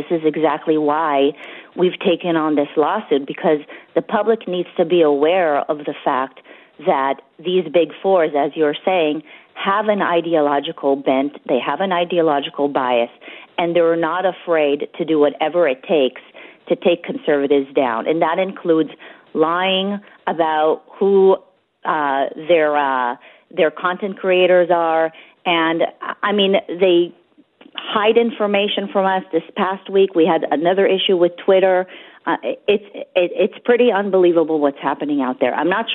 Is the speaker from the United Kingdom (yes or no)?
no; Israel; English is a second language; now in United States; I mean, we couldn't be further away from the alt-right.